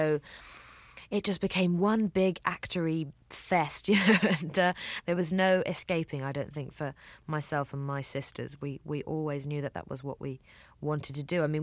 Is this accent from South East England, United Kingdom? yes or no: yes; Reading, South East England, United Kingdom; when I was working in a deli in Reading, which is my hometown